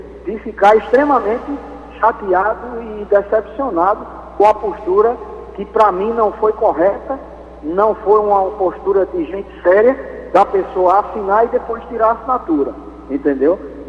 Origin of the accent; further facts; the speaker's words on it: Cajazeiras, Paraíba, Brazil; Ter o voto da minha terra, a terra que eu tanto luto gratuitamente pelo futebol dela. Todos sabem, eu não preciso fazer nenhuma apresentação, mas todos sabem da minha luta em defesa do futebol de Cajazeiras.